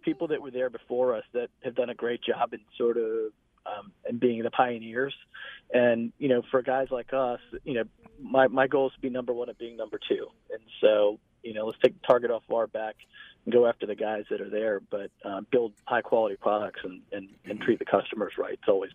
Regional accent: Florida, United States; I grew up in Florida.

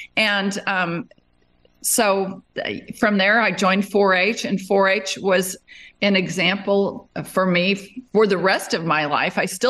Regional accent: Las Vegas, Nevada, United States; Well, I grew up in Las Vegas, which ironically at the time was not such a rodeo capital, but it has it is now because it hosts the National Finals Rodeo

